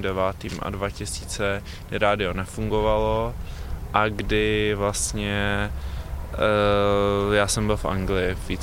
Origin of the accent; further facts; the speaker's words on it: Prague, Czechia; Jsem Pražák, tudíž jsem na kolejích nikdy nebydlel.